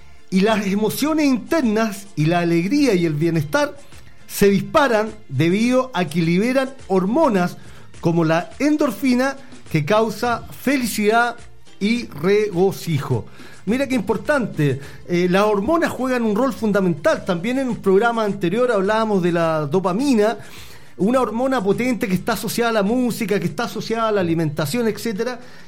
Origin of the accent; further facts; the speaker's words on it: Peña Blanca, Valparaíso, Chile; Pongo primero Peña Blanca porque yo soy de Peña Blanca, así que nací, me crié acá